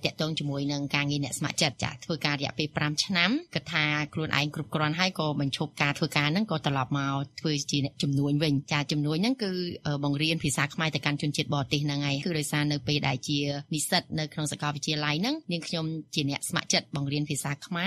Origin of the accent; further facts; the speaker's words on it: Phnom Penh, Cambodia; born there; ខ្ញុំកើតនៅទីក្រុងភ្នំពេញហើយខ្ញុំរៀនបញ្ចប់ការសិក្សាផ្នែកធនាគារហើយនិងហិរញ្ញវត្ថុនៅសាកលវិទ្យាល័យភូមិន្ទនីតិសាស្ត្រនិងវិទ្យាសាស្ត្រសេដ្ឋកិច្ច